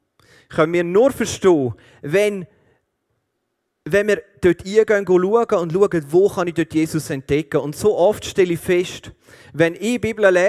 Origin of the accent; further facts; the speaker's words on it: St. Gallen, Switzerland; Und ich komme aus dem Kanton St. Gallen.